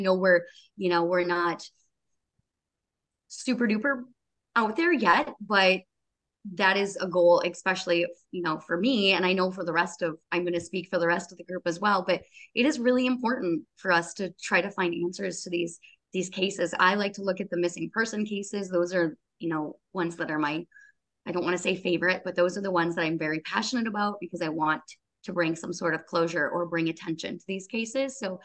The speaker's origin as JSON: {"language": "English", "region": "Wisconsin", "country": "United States", "said": "I'm also from Wisconsin."}